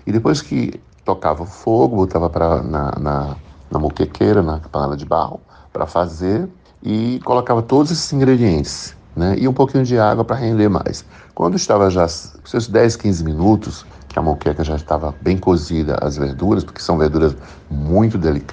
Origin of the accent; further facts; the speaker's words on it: João Pessoa, Paraíba, Brazil; born there; Eu nasci na Paraíba, na cidade de João Pessoa, em 1959. Portanto, hoje eu tenho 63 anos